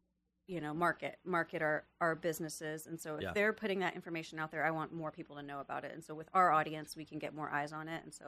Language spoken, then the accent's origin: English; New York, United States; born there; I was born in New York, so I have like high expectations.